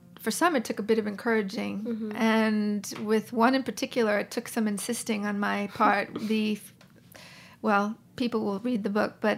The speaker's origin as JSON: {"language": "English", "town": "New York City", "region": "New York", "country": "United States", "said": "I often say I'm from New York City. Mm-hmm. I'm from New York City, but I've lived in many places."}